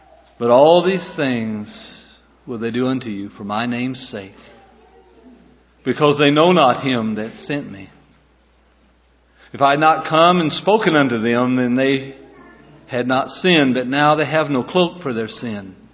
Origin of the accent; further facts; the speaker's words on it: Arkansas, United States; now in Creel, Mexico; you would probably never know it by listening to me, but I am from Arkansas. That's where our home, family, and home congregation is. We are currently living in Mexico, in the mountains, in Creel, Chihuahua, Mexico.